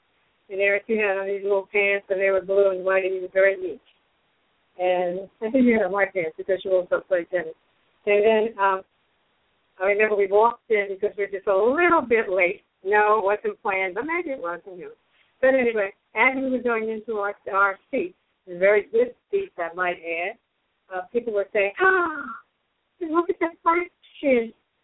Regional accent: New Jersey, United States; growing up in New Jersey, I felt a little different.

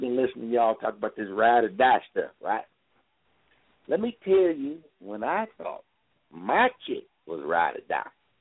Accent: the South, United States; Look, Melissa, listen, I'm from the South. We like some meat on our bones down here.

